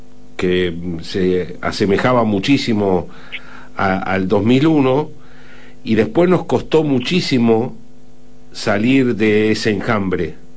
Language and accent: Spanish; Argentina; a mí me entristeció mucho como argentino, como alguien que ama a mi país